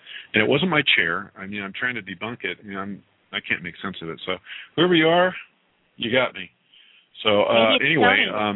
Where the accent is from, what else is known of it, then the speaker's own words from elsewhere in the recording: Scotland, United Kingdom; now in California, United States; I am a Scottish lad trapped in California.